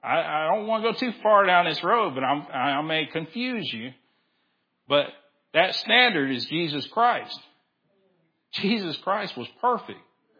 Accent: Texas, United States; I'm from Texas.

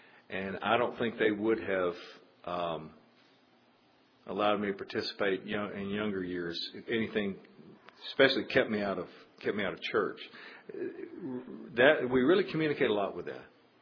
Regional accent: Osceola, United States; now in Chicago, United States; I clearly remember growing up in Osceola

